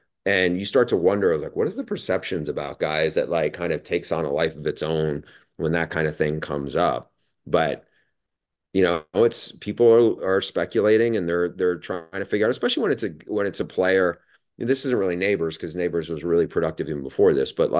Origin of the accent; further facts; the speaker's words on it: New York, United States; growing up in New York State, like I remember when Brian Kelly was not the Brian Kelly, the coach, it was the linebacker.